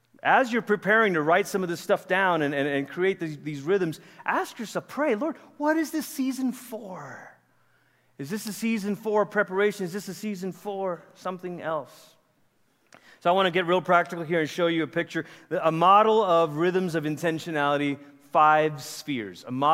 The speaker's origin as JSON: {"language": "English", "country": "Malaysia", "moved": "as an adult", "said": "Malaysia's where I'm from. I grew up there. We lived in Oregon for 3 years in my middle school years, went back to Malaysia, and I finished out my high school years, and then I came to a college from Malaysia. And this was, you know, 1996"}